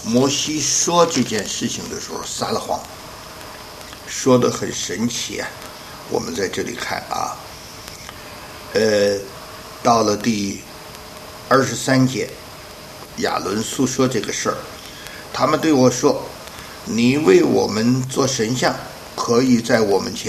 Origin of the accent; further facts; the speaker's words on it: China; 像我们中国人说猴子是